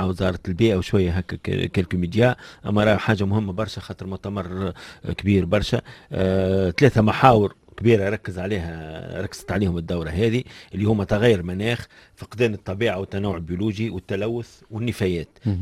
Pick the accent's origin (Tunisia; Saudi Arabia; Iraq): Tunisia; هذه حاجة معلومكم ما نعرفوش برشا في تونس